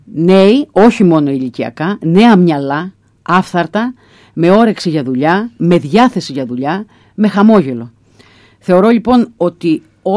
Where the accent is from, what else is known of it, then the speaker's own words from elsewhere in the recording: Heraklion, Crete, Greece; είμαστε άνθρωποι, που γεννηθήκαμε στο Ηράκλειο, μεγαλώσαμε στο Ηράκλειο, ζούμε στο Ηράκλειο μετά από επιλογή μας